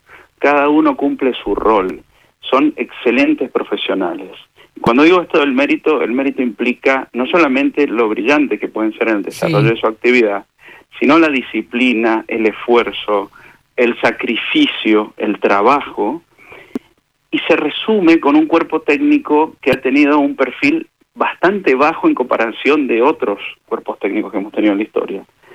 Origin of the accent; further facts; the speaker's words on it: Argentina; nosotros somos argentinos, tenemos esa pasión.